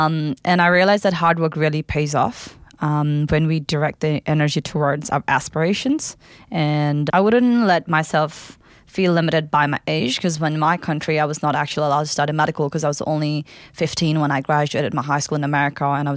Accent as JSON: {"language": "English", "town": "Kathmandu", "region": "Bagmati", "country": "Nepal", "second_language": "English", "said": "I'm from Kathmandu, the capital city of Nepal, but my dad was born and grew up in Lamjung, which is like a village area, I would say. And my dad actually grew up there, but I grew up in city most of the times."}